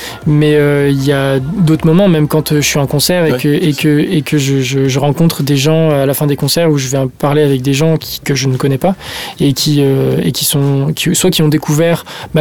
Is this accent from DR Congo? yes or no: no; France; La France qui a, puisque je suis français